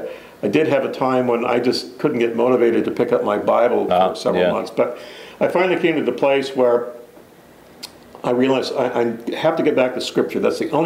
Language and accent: English; Seattle, Washington, United States; Well, I was born and raised in Seattle, probably the last remaining native-born son. Everybody else is from someplace else.